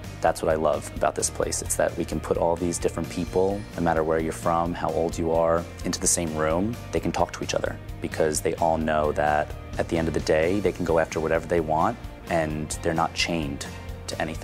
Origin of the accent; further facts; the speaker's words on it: New York, United States; now in Silicon Valley, United States; I come from New York, a place where I really see finance being the main driver.